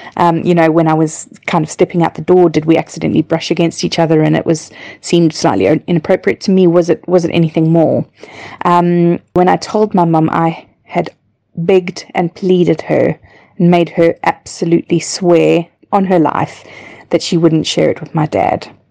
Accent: South Africa; I was raised in South Africa.

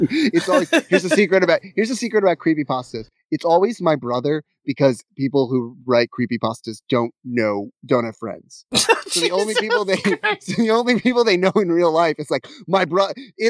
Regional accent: Cleveland, Ohio, United States; So I thought maybe I would be very clever because I'm from Cleveland. Live in Cleveland.

